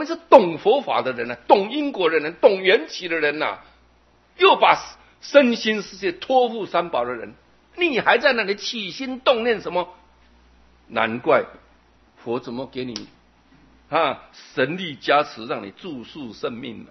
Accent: Jinshan, New Taipei, Taiwan; 我们台湾人，金山人

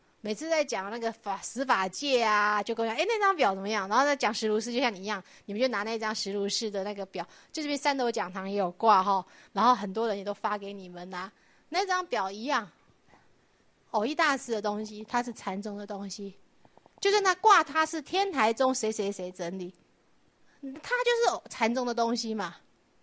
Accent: Caotun, Nantou County, Taiwan; 那以前我们那乡下也不小，那时候是彰化、草屯啊

